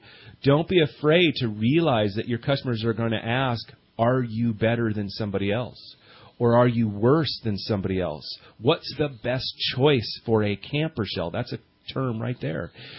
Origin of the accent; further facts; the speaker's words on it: California, United States; I grew up in Shasta County, so I knew everything and everybody